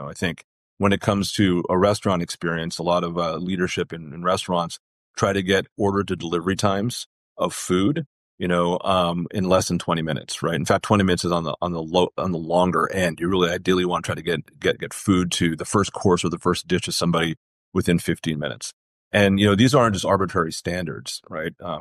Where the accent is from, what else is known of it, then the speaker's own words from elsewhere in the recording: San Diego, California, United States; This year was in San Diego, my hometown. That's why I'm a Chargers fan, Ben, even though they're in.